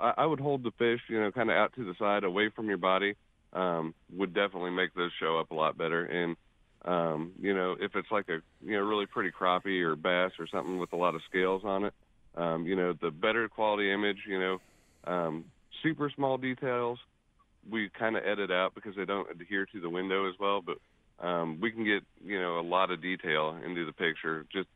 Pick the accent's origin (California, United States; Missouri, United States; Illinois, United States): Missouri, United States; North Kansas City; now in Smithville, United States; I'm in Smithville. I grew up in North Kansas City, and I live in Smithville right now, so we're getting close to the lake here.